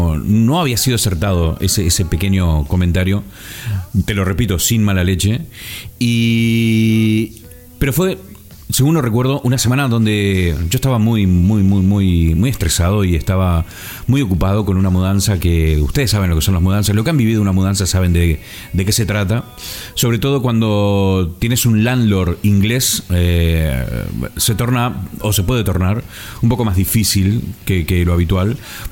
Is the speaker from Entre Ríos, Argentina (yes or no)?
yes; Concordia, Entre Ríos, Argentina; yo también soy de Entre Ríos, de Concordia